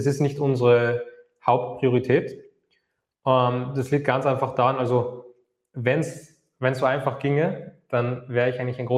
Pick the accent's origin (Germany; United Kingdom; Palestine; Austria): Austria; Vienna; dass ich in einem Schachcafé groß geworden bin. Ja, das war leider das letzte Schachcafé, was es zum Beispiel bei uns in Wien gab.